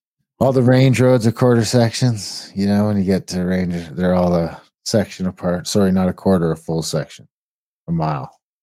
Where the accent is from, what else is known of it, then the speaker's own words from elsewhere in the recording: Canada; that's all I care about as an Indian in Canada, as an Indigenous person.